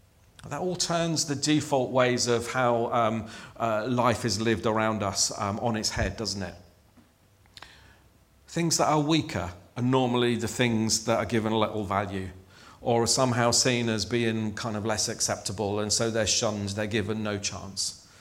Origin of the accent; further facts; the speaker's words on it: Chesham, South East England, United Kingdom; At the church I grew up in Chesham in Buckinghamshire